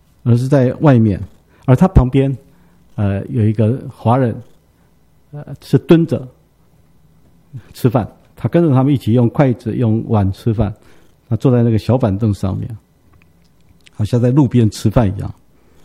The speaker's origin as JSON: {"language": "Chinese", "country": "Taiwan", "said": "你知道中国人一直到现在我们台湾人也是这样"}